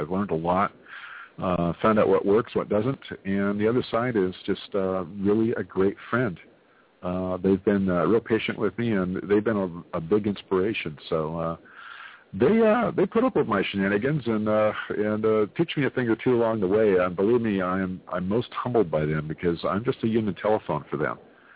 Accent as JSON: {"language": "English", "region": "California", "country": "United States", "said": "I am a medium from Northern California. I live out in the gold country of California."}